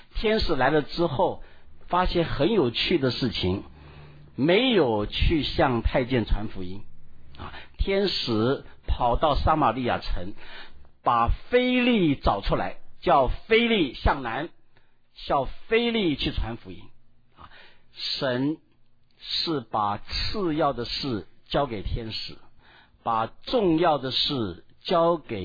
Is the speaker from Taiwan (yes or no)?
no; China; 我实在想到我们中国人肯真正奉差遣做宣教士的真的不多啊。